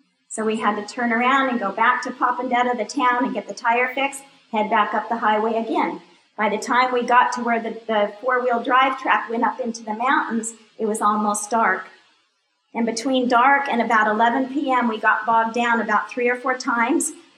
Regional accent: Arizona, United States; you need to understand that I grew up in Arizona and my parents had orange trees.

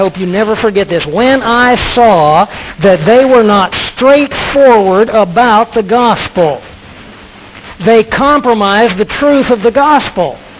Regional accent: Scotland, United Kingdom; Well, I'm a Scottish Christian, along with a few other things thrown in.

